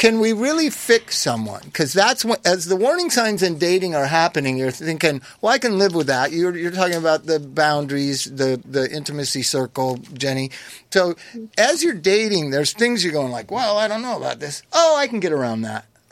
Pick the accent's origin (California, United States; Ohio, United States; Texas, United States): California, United States; Palm Springs; Yeah, and it evolved into that shame when I was growing up in Palm Springs.